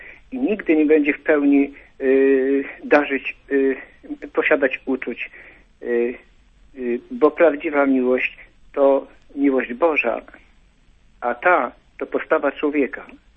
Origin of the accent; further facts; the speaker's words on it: Łowicz, Łódź Voivodeship, Poland; jestem z Łowicza.